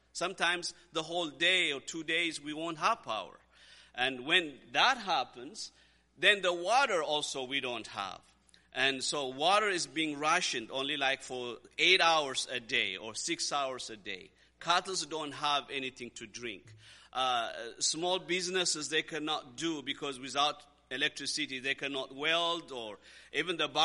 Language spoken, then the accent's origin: English; Zambia; I mean, I come from Zambia. Right now in Zambia, the drought is bad.